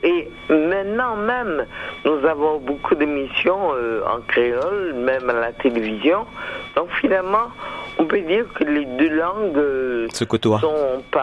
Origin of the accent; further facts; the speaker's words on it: Guadeloupe, France; born there; first language fr; Je suis née en Guadeloupe, dans un pays qui est un département français d'outre-mer. Donc la langue officielle est le français. Il y a une autre langue que nous parlons qui est le créole.